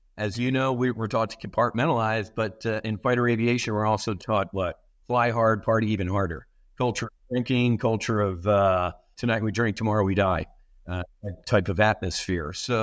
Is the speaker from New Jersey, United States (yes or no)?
yes; New Jersey, United States; also born or lived in South Philadelphia; I was raised in South Jersey, South Philadelphia, Irish Catholic family, kind of a lower middle class family, didn't have a ton of money, six kids.